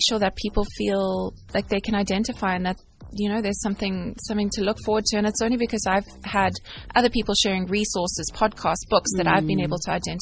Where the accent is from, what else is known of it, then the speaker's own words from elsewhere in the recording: Makhanda, Eastern Cape, South Africa; we have a road show starting on the 4th of March in Makanda, my hometown. So it's kind of like the coming home season.